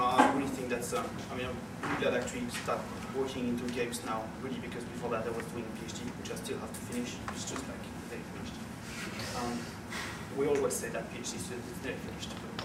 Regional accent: France; also born or lived in Australia; now in Sydney, Australia; Maybe it doesn't sound like it, but I was actually born in Australia. But I was raised in France for 20 years, so I think it has definitely a mark in the way I speak.

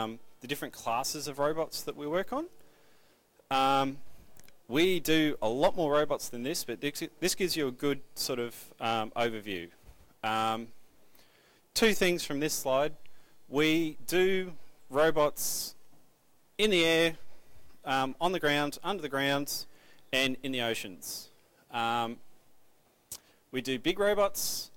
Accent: Queensland, Australia; I'm from Queensland.

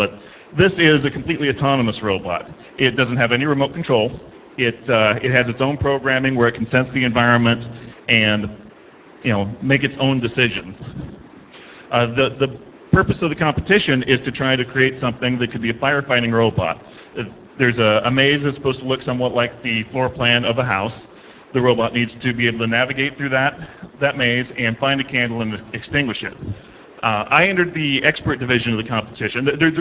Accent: New Hampshire, United States; I'm from New Hampshire in the United States, working for Hewlett Packard.

